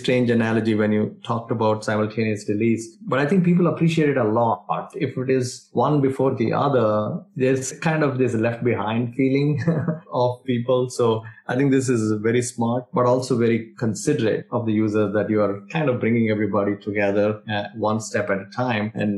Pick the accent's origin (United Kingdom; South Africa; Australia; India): India; English is a second language; moved away as an adult; now in United States; A funny story is, I grew up in India and then I came to America in the years. This was long, long ago. I'm now dating myself. So I came to America to do my PhD in computer science.